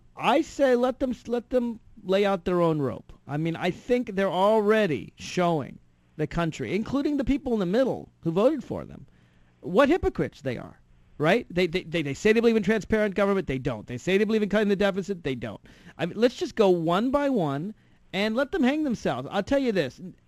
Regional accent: Washington, District of Columbia, United States; I'm reporting to you live from my hometown in Washington, D.C.

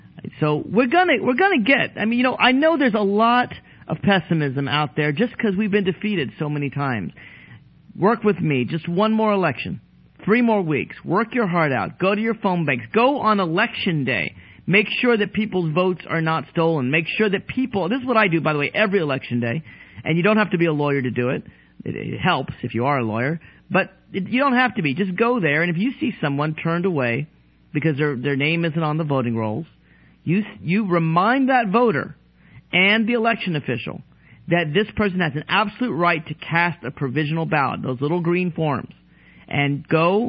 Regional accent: Tennessee, United States; My home state of Tennessee, or the state right across the border in Virginia, those are the states to win.

